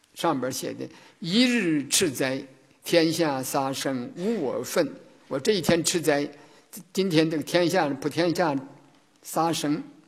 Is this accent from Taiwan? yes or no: no; China; 这个我们中国人有一句话讲